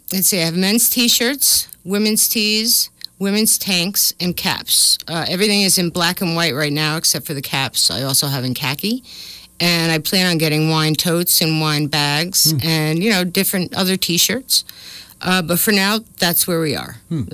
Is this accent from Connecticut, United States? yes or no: yes; Connecticut, United States; now in Sonoma, United States; I come from Connecticut, not sure that you know that, so living in Sonoma is quite a difference for me.